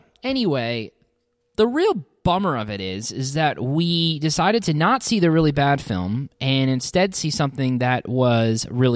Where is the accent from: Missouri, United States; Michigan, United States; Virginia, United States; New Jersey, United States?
Michigan, United States; Grand Rapids; And I mean, I grew up in Grand Rapids, Michigan, and I never, ever went to Detroit.